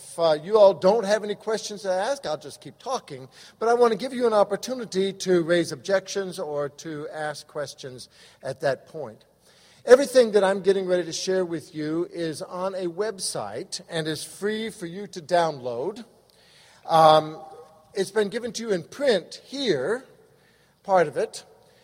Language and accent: English; Evanston, Illinois, United States; also born or lived in Nashville / Greencastle / Denver / Kansas; I was born in Nashville, went to grade school in Evanston, Illinois, went to middle school in Greencastle, Indiana, high school in Denver, Colorado, university in Kansas, spent far too long in Texas